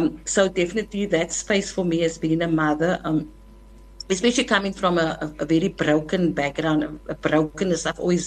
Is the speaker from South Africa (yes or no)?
yes; Mitchells Plain, Western Cape, South Africa; also born or lived in Athlone; I was born in Athlone, grew up in Bonthieville and Mitchells Plain.